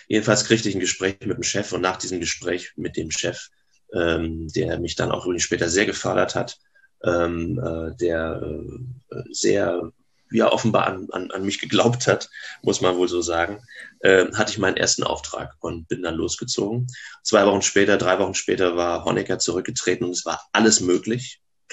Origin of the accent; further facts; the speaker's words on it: Grevesmühlen, Mecklenburg-Vorpommern, Germany; ich komme aus Gribbesmühlen, einem kleinen Ort zwischen, heute würden wir sagen, Lübeck und Wismar. Damals war kurz nach Gribbesmühlen ein Stück weit die Welt zu Ende.